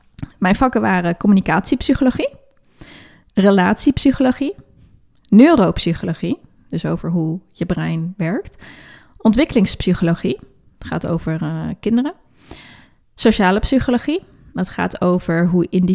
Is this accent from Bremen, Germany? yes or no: no; Hamburg, Germany; also born or lived in Middelburg; now in Groningen, Netherlands; Ik ben geboren in Middelburg, dus helemaal aan de andere kant van Nederland. Maar daar heb ik ook al heel erg lang niet meer gewoond. Want ik ben op mijn 9e naar Hamburg verhuisd in Duitsland